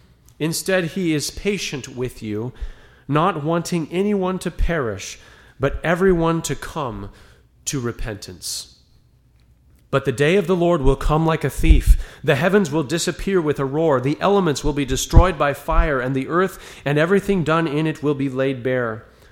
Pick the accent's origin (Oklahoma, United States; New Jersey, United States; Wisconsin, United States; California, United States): California, United States; I have friends who are experiencing the fires in Redding, California, very, very near to my hometown